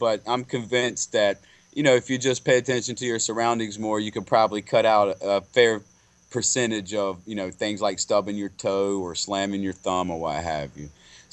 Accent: North Carolina, United States; Now, I have a caller from my home state, the Tar Heel State of North Carolina.

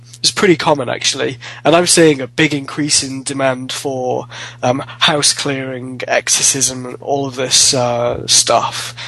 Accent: Wales, United Kingdom; I was brought up in North Wales

